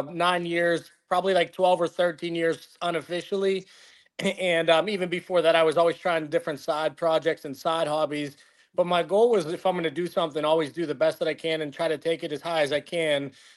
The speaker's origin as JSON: {"language": "English", "region": "Pennsylvania", "country": "United States", "tie": "born or raised there", "said": "I went to Ringgold High School in the Mon Valley area."}